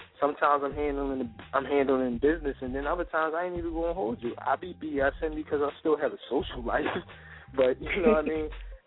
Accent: Philadelphia, Pennsylvania, United States; I'm born and raised in Philly. I don't think I could be anywhere else right about now.

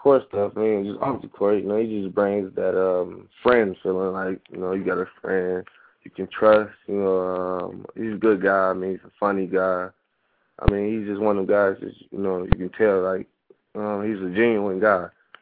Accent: Michigan, United States; Not because I'm from Michigan

